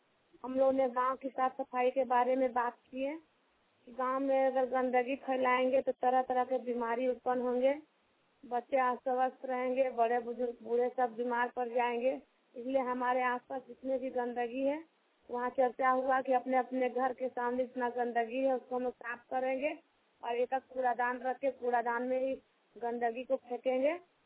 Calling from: Ranchi, Jharkhand, India; रांची झारखंड से।

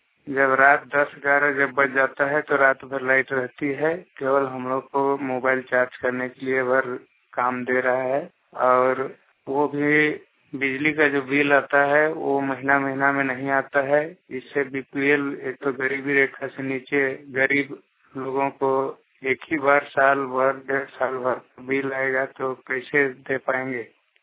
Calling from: Palkot, Jharkhand, India; ग्राम सतकारी थाना पालकोट जिला गुमला झारखंड से बोल रहा हूँ।

